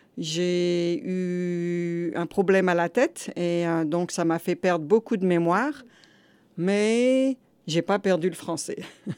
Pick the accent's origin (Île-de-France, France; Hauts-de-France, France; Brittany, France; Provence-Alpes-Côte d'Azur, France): Hauts-de-France, France; born there; Je suis née en France, dans le nord de la France, près de Saint-Omer